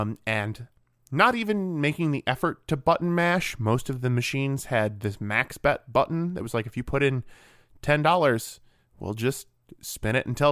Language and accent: English; Michigan, United States; I know that's a problem for me because growing up in Michigan, I should think that euchre is the greatest thing ever invented.